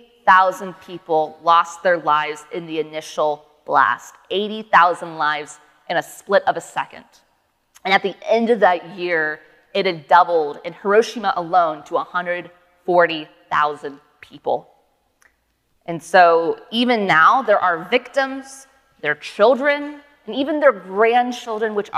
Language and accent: English; United States; also really convicting to me as an American.